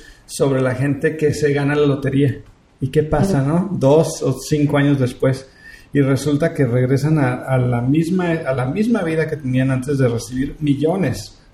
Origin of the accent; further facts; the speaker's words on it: Mexico; como mexicanos estamos como infantiles en nuestra manera de pensar